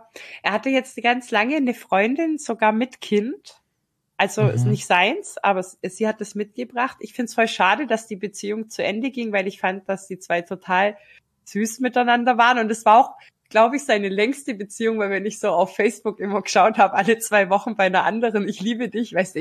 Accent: Ludwigsburg, Baden-Württemberg, Germany; Ich war in Ludwigsburg, also in meiner alten Heimat.

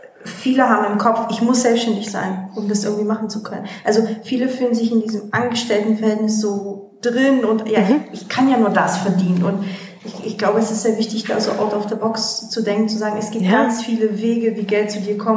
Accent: Ulm, Baden-Württemberg, Germany; Ich komme nämlich aus Ulm.

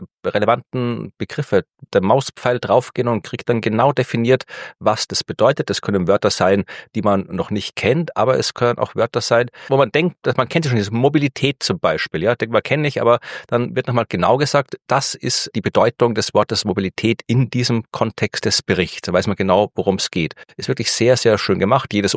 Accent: Austria; ich bin Österreicher, ich kenne die Alpen, ich war in den Alpen.

